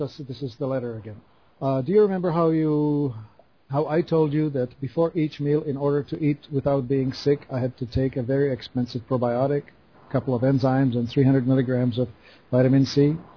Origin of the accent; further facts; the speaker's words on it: Czechia; I'm a Czech. I was born in Czechoslovakia. I grew up in Central Europe, behind the Iron Curtain, in the communist country, in a police state.